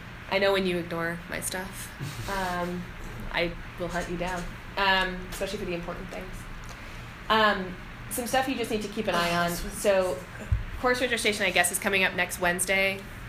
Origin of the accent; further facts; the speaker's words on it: Maine, United States; My example is I'm from Maine and I bring like little stonewalled blueberry jellies because blueberries are a thing